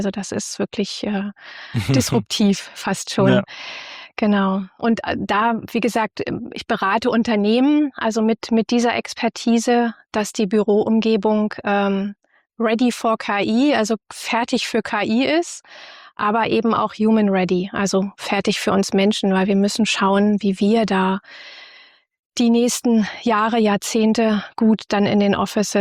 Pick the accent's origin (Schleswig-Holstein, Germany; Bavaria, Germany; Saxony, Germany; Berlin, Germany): Berlin, Germany; Ich komme aus Ostberlin